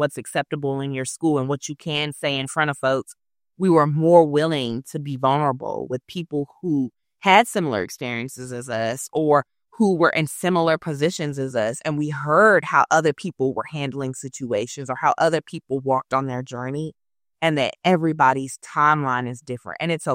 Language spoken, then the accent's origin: English; San Francisco, California, United States; a biracial Black and Japanese woman growing up in Hunters Point, queer, former foster youth.